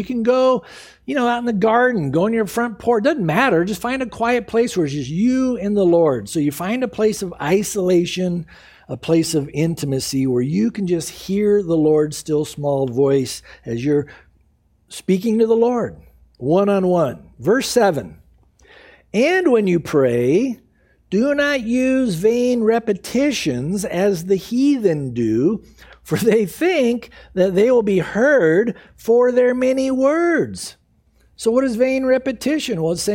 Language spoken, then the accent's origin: English; San Diego, California, United States; when I was growing up in San Diego, they were always at the airport.